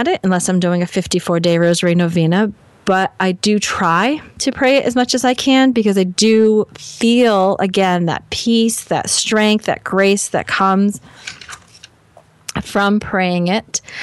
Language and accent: English; Boston, Massachusetts, United States; I'm from Boston. It's a barrier.